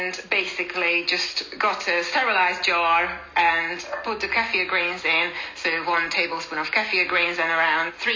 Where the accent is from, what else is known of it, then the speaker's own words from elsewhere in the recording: Hungary; I grew up in Hungary, and I remember my mum buying this kefir